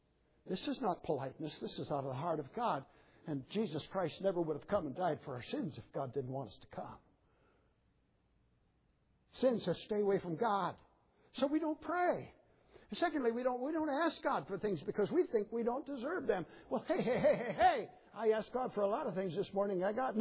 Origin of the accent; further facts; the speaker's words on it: Midwest, United States; also born or lived in South Carolina; But I grew up in the Midwest.